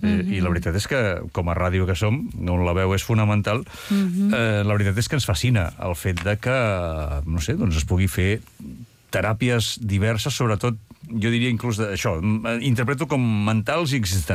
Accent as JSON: {"language": "Catalan", "town": "Sant Quintí de Mediona", "region": "Catalonia", "country": "Spain", "said": "Tranquil·la, que soc de Sant Quintí, jo"}